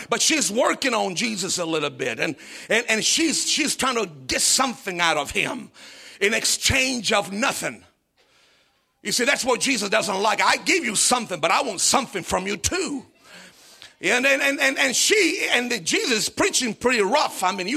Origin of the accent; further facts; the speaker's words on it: Italy; moved away; Because I was born and raised in Italy.